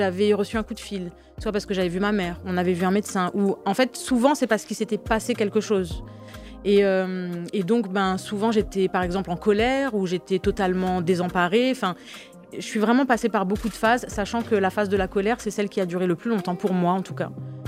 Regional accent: Guadeloupe, France; Oui, je suis guadeloupéenne

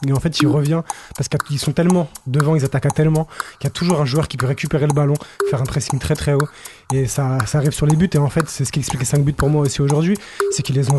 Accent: Paris, Île-de-France, France; Je viens du 18e arrondissement.

